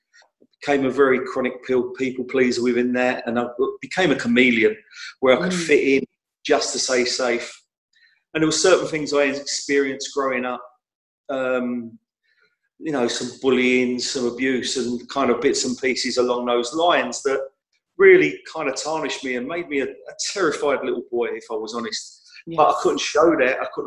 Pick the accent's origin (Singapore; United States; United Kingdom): United Kingdom; Hackney, London; born there; I was born in Hackney.